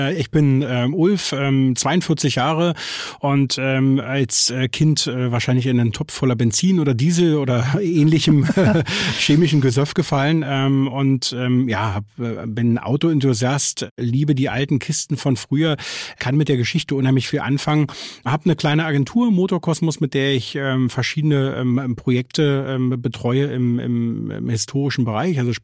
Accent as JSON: {"language": "German", "region": "Berlin", "country": "Germany", "tie": "born or raised there", "said": "Tatsächlich wohnte ich bis im Alter von 11 Jahren im dunklen Teil Berlins. Bin im Prenzlauer Berg groß geworden und war beim Mauerfall dabei."}